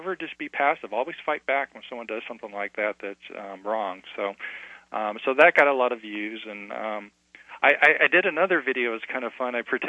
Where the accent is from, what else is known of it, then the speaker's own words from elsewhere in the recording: United States; I'm, like I said, I'm just an American with a camera, right?